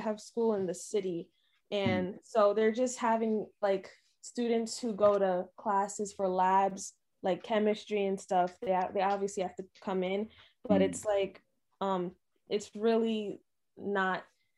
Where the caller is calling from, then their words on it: Westchester, New York, United States; I'm 19 years old and I'm reporting from New York, particularly Westchester, New York.